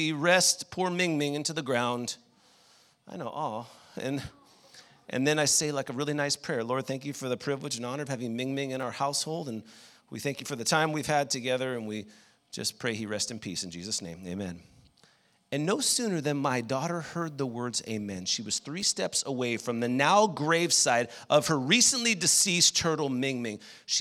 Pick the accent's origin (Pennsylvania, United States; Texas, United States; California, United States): California, United States; San Diego; I grew up in San Diego, I can speak more Spanish than she does